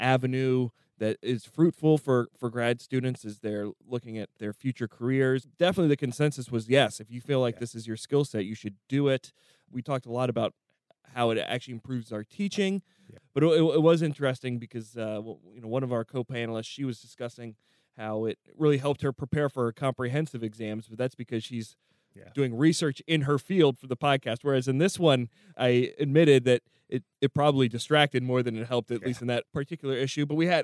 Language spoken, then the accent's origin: English; Pennsylvania, United States; growing up in Pennsylvania, I didn't really know about that until much later in my own history.